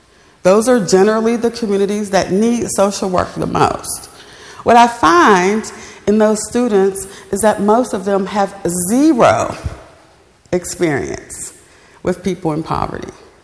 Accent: Bluefield, West Virginia, United States; So I was born in Bluefield, raised in Bluefield, lived at a time when a lot of families coexisted intergenerationally.

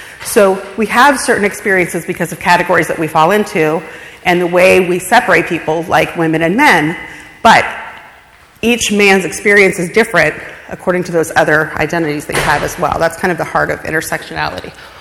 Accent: Upper St. Clair, Pennsylvania, United States; Okay, so going back, I grew up in Upper St. Clair with my parents and seven siblings, and that had a huge impact on me and my faith

